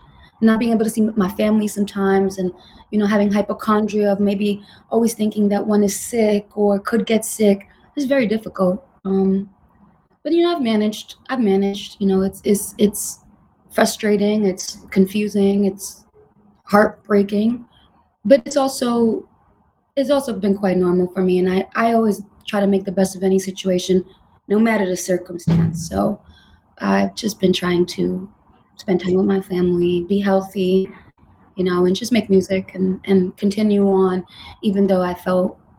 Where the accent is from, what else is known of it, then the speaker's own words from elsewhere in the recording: New York City, New York, United States; I was raised in Manhattan in the Bronx.